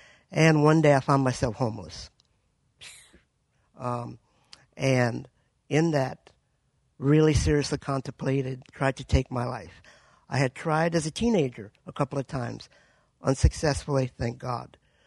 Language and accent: English; Louisiana, United States; also born or lived in Tacoma; now in Spokane, United States; First half of my life, I grew up in Louisiana. Second half up here. I was in Tacoma and then here in Spokane.